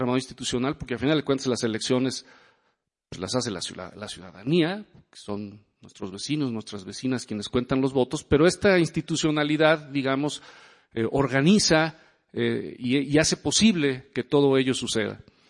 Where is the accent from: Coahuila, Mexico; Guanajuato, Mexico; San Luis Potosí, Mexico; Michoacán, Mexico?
San Luis Potosí, Mexico; aquí veo algunas caras conocidas, allá de mi terruño de San Luis Potosí